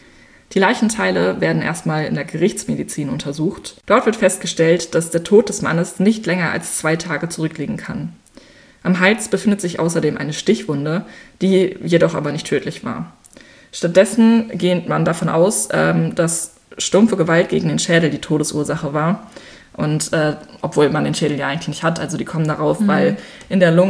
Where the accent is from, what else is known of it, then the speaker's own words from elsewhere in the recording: Münster, North Rhine-Westphalia, Germany; Wir kommen beide aus Münster.